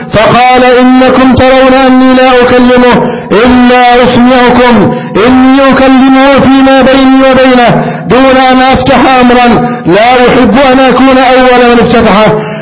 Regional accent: Egypt

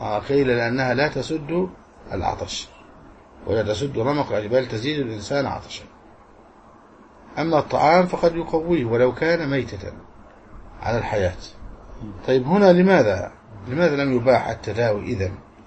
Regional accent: Egypt; والبيرة في بلدنا مصر فيها كحول

